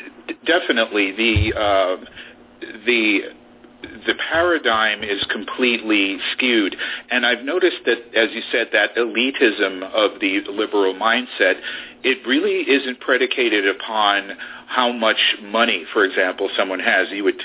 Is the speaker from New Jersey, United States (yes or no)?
no; New York, United States; that's something that I was exposed to early growing up in New York.